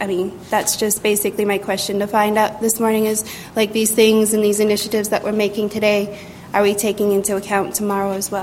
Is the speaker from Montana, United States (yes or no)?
yes; Columbia Falls, Montana, United States; I grew up in Columbia Falls, Montana, 17 miles away from Glacier National Park, and it's in my core and in my being, and it's a part of me.